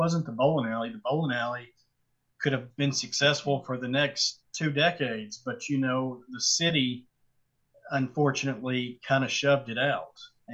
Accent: Nashville, Tennessee, United States; Well, being born and raised in Nashville, I was already familiar with Donaldson.

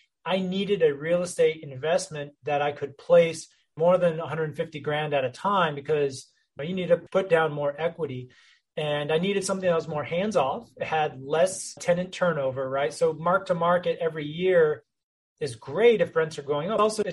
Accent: Texas, United States; My background, I grew up in the North Texas area.

